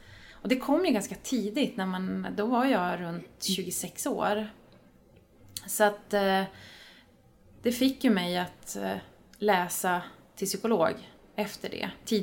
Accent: Norrland, Sweden; accent: Norrland; also born or lived in Uppsala; now in Stockholm, Sweden; har min uppväxt i Norrland. Så att jag kanske bryter lite på norrländska, eller bryter, men det kanske hörs.

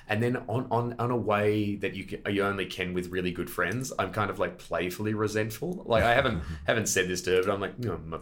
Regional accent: Australia; because I was a visitor from Australia, so the idea of free Wi-Fi, what a boom, what a novelty.

